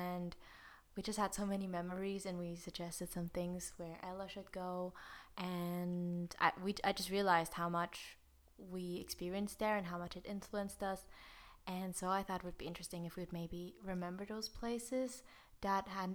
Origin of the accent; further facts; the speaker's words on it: Switzerland; because I grew up only in Switzerland, that also made me, you know, who I am today.